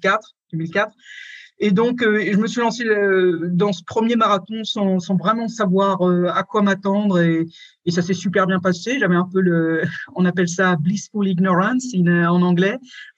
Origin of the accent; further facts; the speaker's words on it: France; moved away as an adult; je suis partie de France quand j'avais 20 ans. En fait, j'ai terminé mes études à l'étranger et puis je suis jamais repassée par la France vraiment.